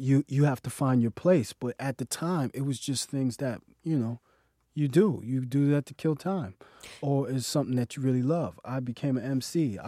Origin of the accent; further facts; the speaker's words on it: New York City, New York, United States; I'm from the Upper West Side, Manhattan, uh-huh. 85th Street.